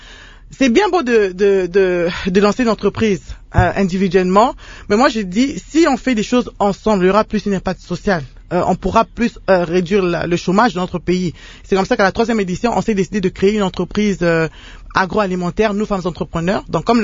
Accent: DR Congo; chez nous, en République démocratique du Congo

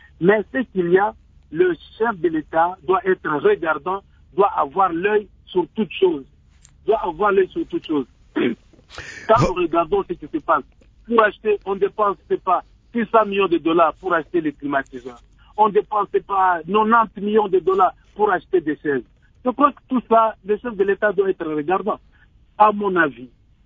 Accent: DR Congo; Donc, nous, en tant que Congolais, nous devons nous remettre en question.

